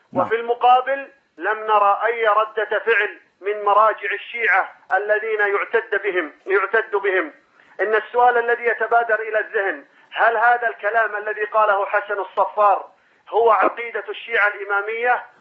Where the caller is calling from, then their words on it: Saudi Arabia; أنا تتصل من المملكة العربية السعودية